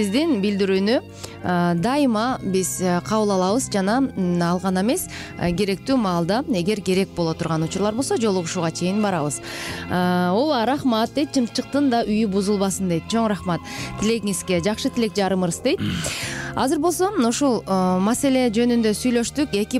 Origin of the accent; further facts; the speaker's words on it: Jalal-Abad, Jalal-Abad Region, Kyrgyzstan; менин кайын журтум атбашыдан, өзүм Жалал Абаддан.